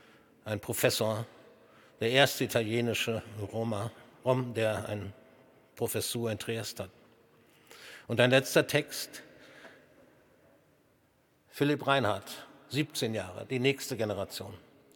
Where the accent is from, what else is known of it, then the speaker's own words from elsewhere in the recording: Germany; Ich bin eine Deutsche und es ist mir wichtig, dass die Mehrheitsgesellschaft versteht, dass wir Sinti ebenfalls Deutsche sind.